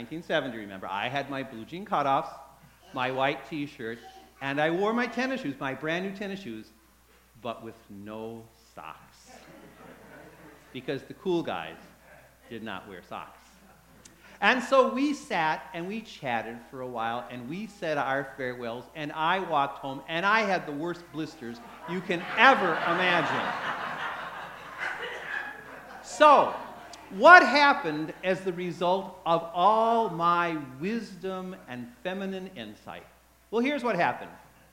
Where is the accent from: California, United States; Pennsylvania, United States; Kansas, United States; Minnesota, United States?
Minnesota, United States; Minneapolis; I grew up in Minneapolis.